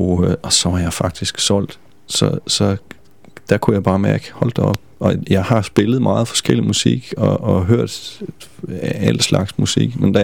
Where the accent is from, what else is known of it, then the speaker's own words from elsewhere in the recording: West Jutland, Denmark; jeg er opvokset i Vestjylland, og ikke specielt religiøst i Esbjerg, men altså, jeg er jo almindelig kristen dansker, kulturkristen, hvis man kan kalde det